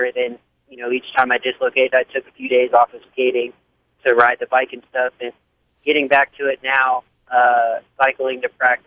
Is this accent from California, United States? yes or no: no; Virginia, United States; because I came from Virginia, so that region, you know, you have floors like Roanoke and the Greensboro floor